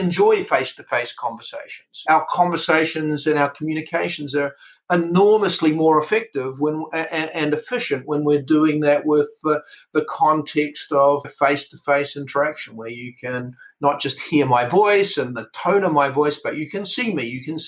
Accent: New Zealand; also born or lived in United States; Yeah, I probably sound a little bit funny to some of your audience. So I'm a Kiwi, so I'm a New Zealander, although I spent a lot of my life living and working as a tech entrepreneur in the United States.

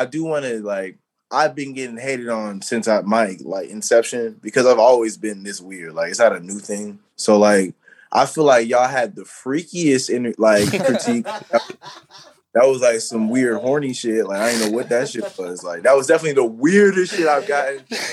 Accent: Atlanta, Georgia, United States; also born or lived in Florida; I was born in Florida, and I grew up in like more like metro Atlanta, like the surrounding area. Close enough I could get on the train.

